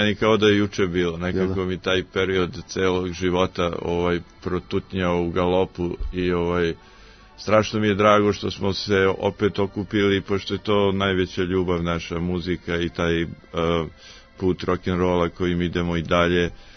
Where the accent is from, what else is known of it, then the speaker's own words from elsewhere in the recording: Aleksandrovac, Šumadija and Western Serbia, Serbia; a ja sam iz Župskog Aleksandrovca